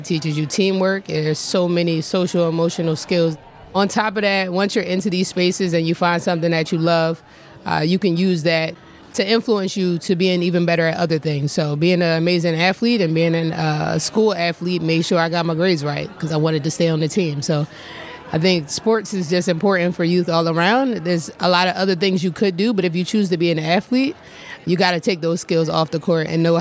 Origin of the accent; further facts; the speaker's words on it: Philadelphia, Pennsylvania, United States; For me, growing up in Philly, it helped me stay busy.